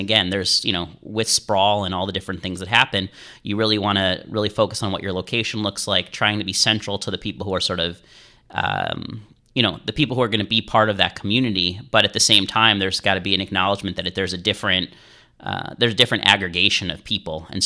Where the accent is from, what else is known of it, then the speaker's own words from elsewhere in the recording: Cleveland, Ohio, United States; also born or lived in Los Angeles / New York; I grew up in Cleveland, lived in LA for a little bit, lived in New York for a while